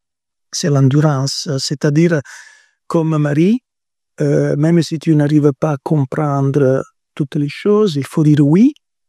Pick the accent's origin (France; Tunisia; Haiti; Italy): Italy; French is a second language; Et parce que je suis italien.